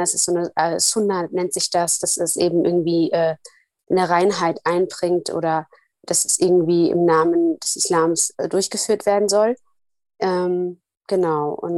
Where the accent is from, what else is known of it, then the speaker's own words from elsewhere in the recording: Somalia; Ich komme ja aus Somalia